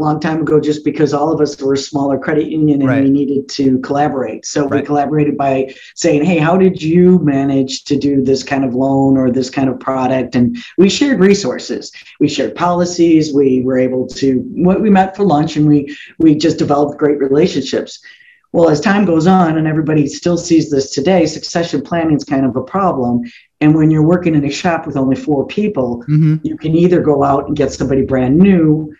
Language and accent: English; Chicago, Illinois, United States; I get the impression that because I'm from the Chicagoland area, Illinois, we vote early and often, and a lot of folks did that for me.